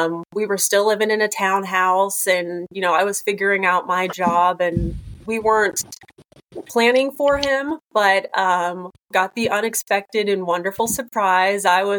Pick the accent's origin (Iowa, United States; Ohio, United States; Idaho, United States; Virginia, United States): Ohio, United States; Zanesville; Yeah, so I am born and raised in Zanesville, Ohio, which is just down the road from Columbus.